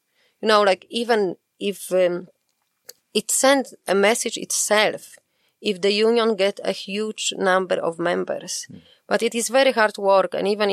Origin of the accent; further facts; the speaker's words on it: Poland; now in Ireland; I'm from Poland.